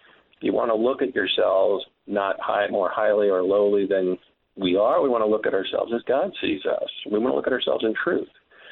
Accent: California, United States; because I was raised in California

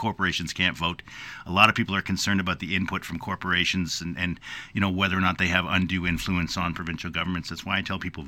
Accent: Toronto, Ontario, Canada; I remember growing up in Toronto when the province would buy vacant houses.

